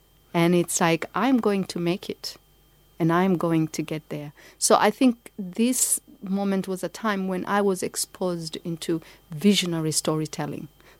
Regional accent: Kenya; as a young, you know, child growing up in Kenya. And I think when we grow up in nature, because I grew up in nature

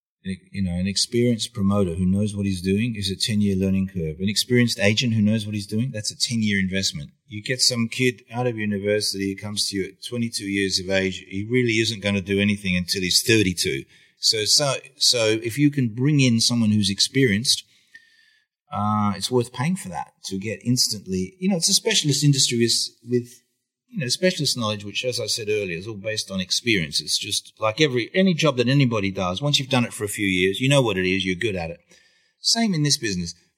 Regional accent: Australia; You know, I grew up in Australia in the '60s, and it was the age of the Vietnam War.

